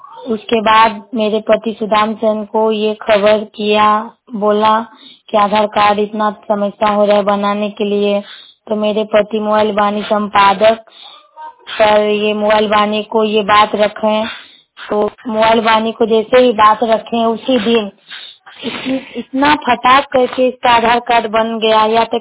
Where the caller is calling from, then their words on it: Kasma Chatti, Jharkhand, India; कसमा चट्टी जिला बोकारो झारखंड।